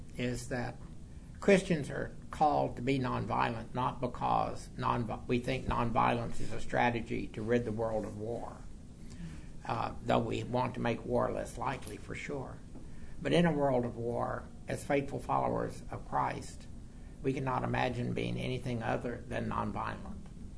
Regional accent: Texas, United States; I'm obviously a violent son of a bitch. I'm a Texan.

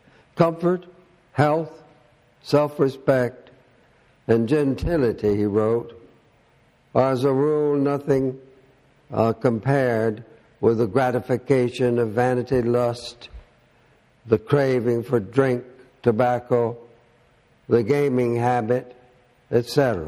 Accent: Alabama, United States; whereas in the Deep South, my home state of Alabama, your home state of Alabama, or Mississippi

